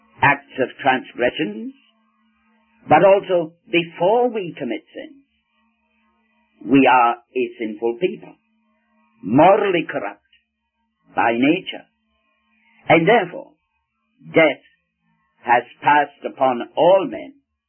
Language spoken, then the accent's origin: English; England, United Kingdom; also born or lived in China; now in Canada; I am Scottish by race, but I was brought up in England, and I have lived many years in China, and now I am a citizen of Canada.